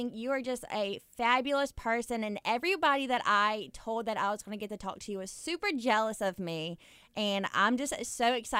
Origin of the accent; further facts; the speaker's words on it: Louisiana, United States; Because I always try to pronounce it, and I'm from Louisiana, and so we have a different accent over here.